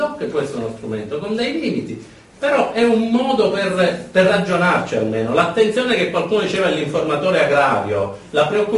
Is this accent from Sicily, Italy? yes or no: yes; Sicily, Italy; noi abbiamo il vizio da siciliani di pensare che le cose siano immutabili